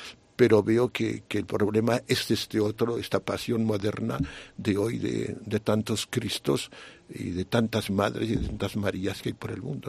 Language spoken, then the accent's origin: Spanish; Sallent de Gállego, Aragon, Spain; y yo o me subía a Sallén, a mi pueblo, pues o me venía aquí a Jaca a verla, ¿no?